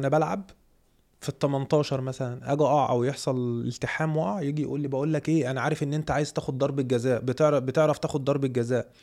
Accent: Monufia Governorate, Egypt; انا من اصلا من المنوفيه.

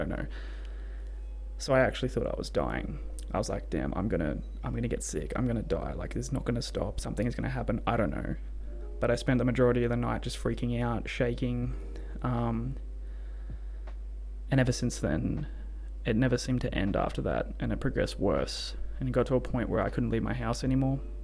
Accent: Australia; I'm 24 years old. I'm from Australia.

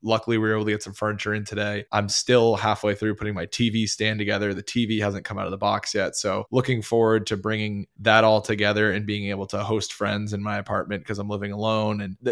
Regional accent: New Hampshire, United States; because most of the parks I went to growing up in New Hampshire, you know, it's like wide open space, lots of green grass.

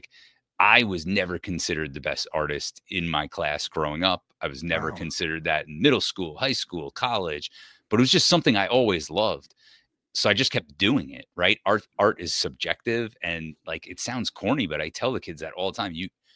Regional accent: New York, United States; you know, I grew up in Westchester, so a lot of people have heard of the Westchester County Center.

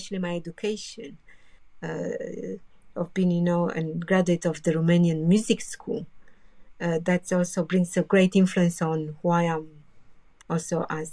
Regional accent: Nigeria; And in Nigeria, I'm seen as Nigerian. I'm not seen as necessarily as foreigner. I'm not. Of course, they see me mixed. They call sometimes Oyibo, but I am in Nigeria, I'm home.

